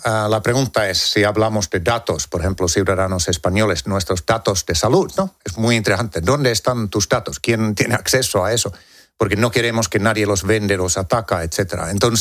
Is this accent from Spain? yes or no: no; Finland; Yo soy de Finlandia. En Finlandia todos los niños tienen como una asignatura que es cómo analizar medios